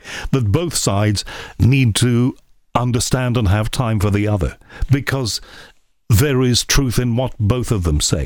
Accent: Liverpool, North West England, United Kingdom; I was brought up, you know, in the Christian religion, because we all were in you know, where I was brought up in Liverpool. You know, my mother's side were Catholics, my father's side were Protestants. I don't go to church these days

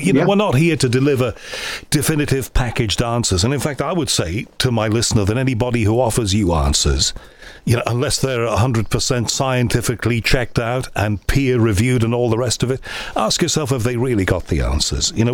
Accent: Liverpool, North West England, United Kingdom; I'm from Liverpool

